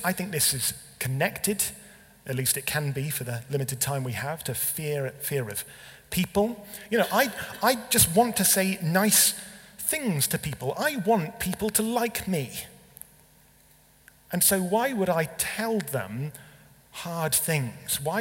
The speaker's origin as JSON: {"language": "English", "region": "England", "country": "United Kingdom", "said": "is it because I'm English?"}